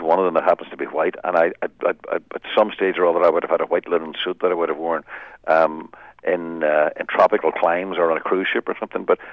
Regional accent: Northern Ireland, United Kingdom; I'm 100% Irish. I'm 100%, of course, I'm Northern Irish, and I'm immensely proud of that.

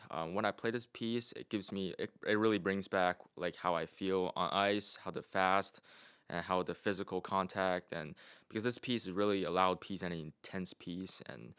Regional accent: Beijing, China; I am a freshman here in Interlaken. I'm from Beijing, China.

